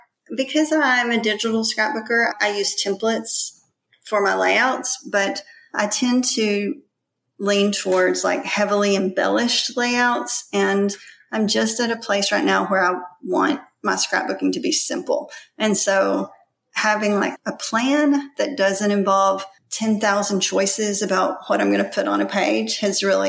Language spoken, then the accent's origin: English; Arkansas, United States; also born or lived in Indonesia / Malaysia; now in Philippines; I'm from Arkansas, but my husband and I have lived in Southeast Asia for the last 21 years. We've lived in Indonesia, Malaysia, and now we're in the Philippines.